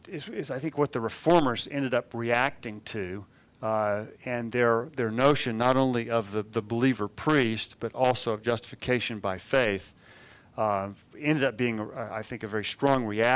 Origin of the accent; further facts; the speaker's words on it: California, United States; I'm not convinced that he was in my home state of California for that.